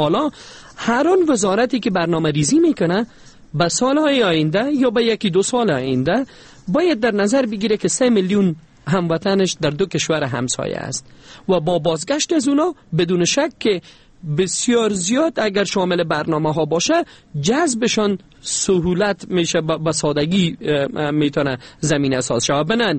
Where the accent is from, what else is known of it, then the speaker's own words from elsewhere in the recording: Afghanistan; به عنوان یک افغان